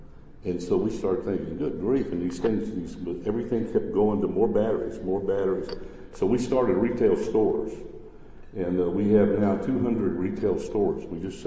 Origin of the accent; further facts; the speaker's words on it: Galveston, Texas, United States; Personally, I was raised in Galveston, Texas. How many of you know Galveston's an island?